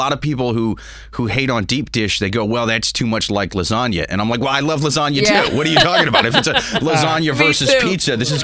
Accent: Iowa City, Iowa, United States; But I am from Iowa City, which is kind of close to Chicago.

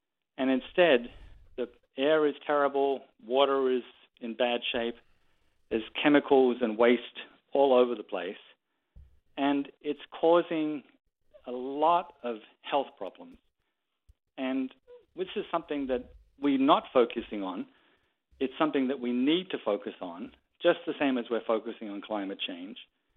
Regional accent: Australia; now in United States; So here in the U.S. and in my home country of Australia

